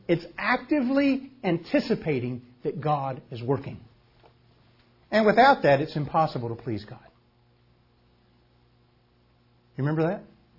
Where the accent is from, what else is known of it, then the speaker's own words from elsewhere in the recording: North Carolina, United States; I'm from North Carolina. You don't walk on ice in North Carolina.